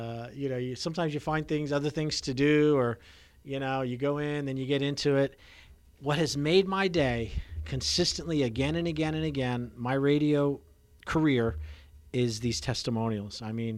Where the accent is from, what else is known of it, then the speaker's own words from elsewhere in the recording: New York, United States; I mean, I'm from New York, Long Island. I'm out on the island where it's cleaner air than in the city.